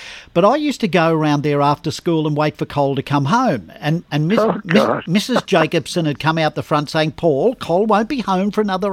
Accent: Panania, New South Wales, Australia; Yeah, I grew up at a place called Panania, which is in the western suburbs of Sydney near Bankstown.

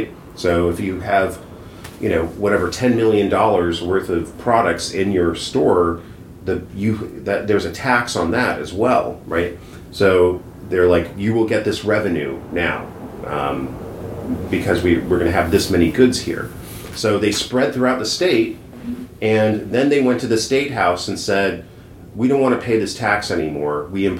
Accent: California, United States; Yeah, Northern California is where I'm from. I'm from California, kind of like in general, like and like Hollywood and Pasadena, and then Northern California

